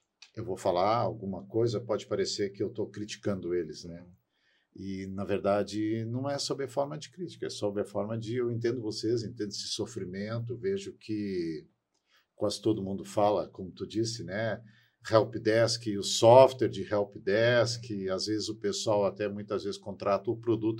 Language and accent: Portuguese; Rio Grande do Sul, Brazil; eu sou gaúcho, tenho duas filhas, dois genros também.